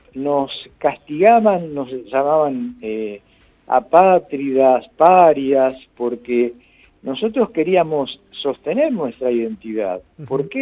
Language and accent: Spanish; Argentina; Nosotros somos argentinos